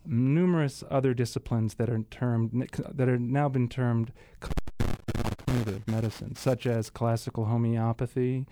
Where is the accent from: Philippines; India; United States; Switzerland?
Switzerland; Geneva; I grew up in Switzerland. I spent half of my life in Geneva, Switzerland.